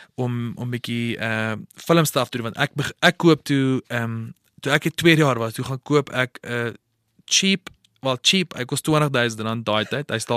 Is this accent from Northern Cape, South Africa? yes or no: no; Potchefstroom, North West, South Africa; So ek het groot geword in Potchefstroom, laerskool, hoërskool.